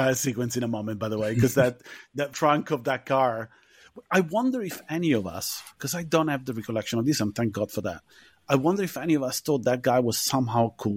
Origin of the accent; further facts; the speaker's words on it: Rome, Lazio, Italy; I grew up in Rome, dude.